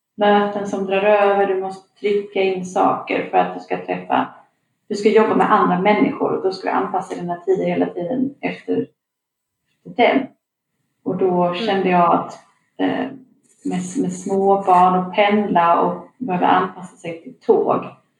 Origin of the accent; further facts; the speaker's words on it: Norrland, Sweden; Jag är ju uppvuxen i Norrland och där är så här, jag åkte buss varje dag till skolan.